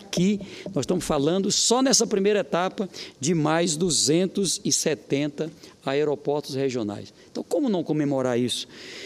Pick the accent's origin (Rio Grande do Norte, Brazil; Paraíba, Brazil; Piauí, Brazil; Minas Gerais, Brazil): Piauí, Brazil; Picos, Jubuéis, Floriano, Corrente, Oeiras, lá no meu estado, já teve no passado.